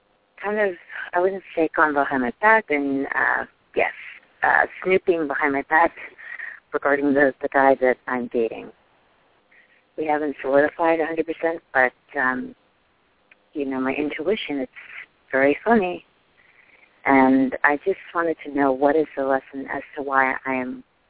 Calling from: New York, United States; I'm calling from New York.

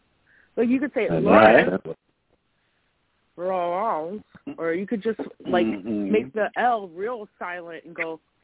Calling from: Wisconsin, United States; in Wisconsin.

